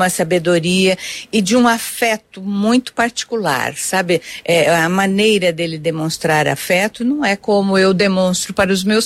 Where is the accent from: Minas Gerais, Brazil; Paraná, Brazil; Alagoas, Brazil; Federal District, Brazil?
Paraná, Brazil; Rancho Alegre; Na cidade, mas a gente tinha sítio e chácara muito próximos. Mas em Rancho Alegre, eu vivia no campo.